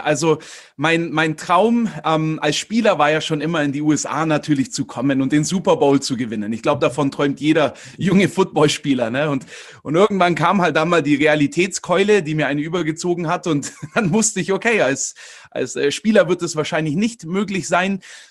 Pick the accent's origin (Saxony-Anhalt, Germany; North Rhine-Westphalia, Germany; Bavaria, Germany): Bavaria, Germany; Königsbrunn; Ich komme aus Königsbrunn, das ist bei Augsburg. Und da bin ich auch aufgewachsen, im Umkreis geboren und verbringe eigentlich schon den Großteil meines Lebens hier.